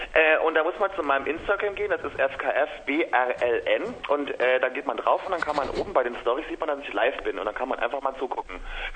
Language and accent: German; Saarland, Germany; now in Berlin, Germany; Und ich komme eigentlich aus dem schönen, wunderschönen Saarland. Im Südwesten und bin seit wann in Berlin? Seit 2012.